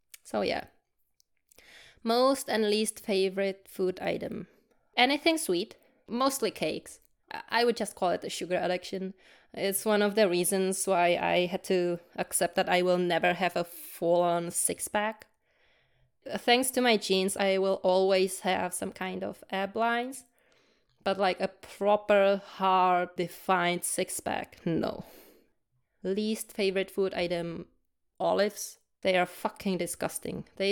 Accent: Czechia; English is a second language; So I'm from Czechia, or formerly known as the Czech Republic. That's a small Slavic country in Central Europe, between Poland, Germany, Austria, and Slovakia.

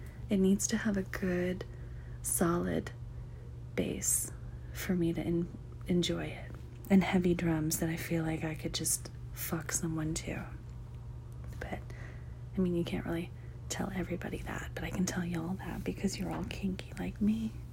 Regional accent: United States; I think that as an American, it's easy to just sort of get lost in your own country

